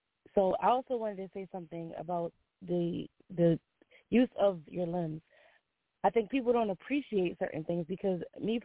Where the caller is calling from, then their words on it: New Jersey, United States; I'm calling from Jersey.